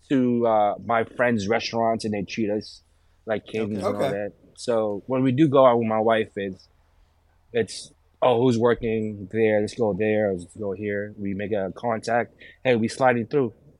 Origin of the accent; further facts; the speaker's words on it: Philippines; Because I grew up in the Philippines not eating at all.